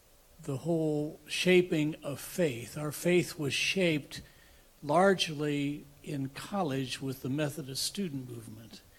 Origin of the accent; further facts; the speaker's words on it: the North, United States; We're from the North. And we saw Selma, and we saw racism portrayed and people brutalized.